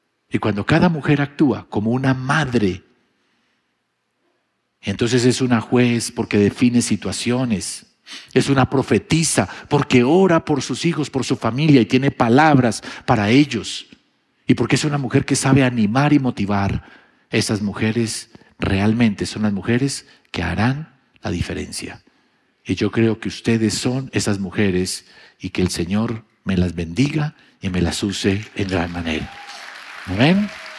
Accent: Bogotá, Bogotá Capital District, Colombia; Yo recuerdo aquí, de niño, aquí en Bogotá, nosotros vivíamos al sur y yo vivíamos en la misma casa que vivía mi abuela.

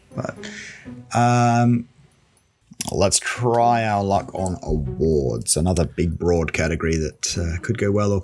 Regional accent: England, United Kingdom; moved away; I emigrated from England in 1999, so up till 1999, my knowledge of British bands is pretty good.

